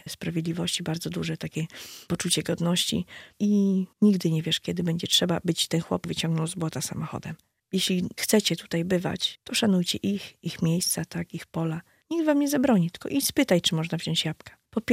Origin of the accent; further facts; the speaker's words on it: Podlaskie Voivodeship, Poland; Gdzieś niedaleko swoje takie młode życie przeżyłam. Urodziłam się na jednym końcu, wychowywałam się bardzo dużo na drugim końcu Biebrzy.